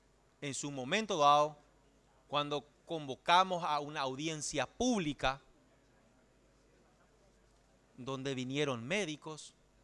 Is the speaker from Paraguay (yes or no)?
yes; Paraguay; Somos paraguayos y tenemos que ser orgullosos de ser paraguayos.